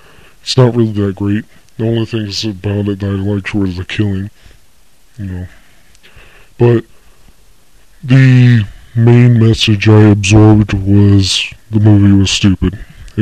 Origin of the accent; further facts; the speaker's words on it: United States; I mean, come on, we're born with that. We're American.